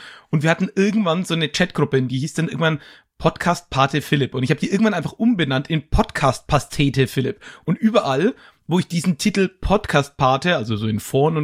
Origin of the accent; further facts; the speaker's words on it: Höchstadt, Bavaria, Germany; Ja, ich komme ja aus Höchstadt, der Karpfenmetropole